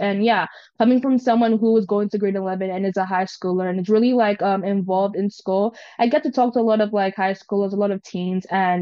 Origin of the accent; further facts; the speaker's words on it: Winnipeg, Manitoba, Canada; I'm from Winnipeg, Manitoba. I'm currently going into grade 11